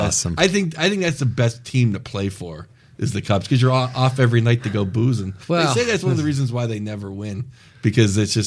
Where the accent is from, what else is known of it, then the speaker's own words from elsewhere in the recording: Pittsburgh, Pennsylvania, United States; I go, California. The guy goes, you're not from California. I go, I'm from Pittsburgh.